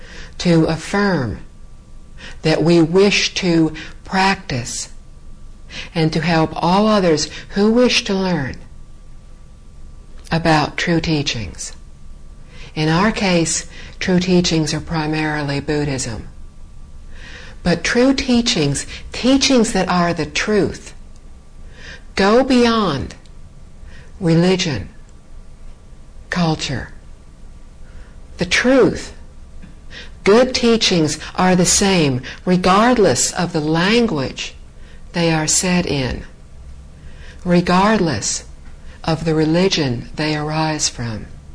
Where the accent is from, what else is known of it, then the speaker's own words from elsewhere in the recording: United States; I am from the United States.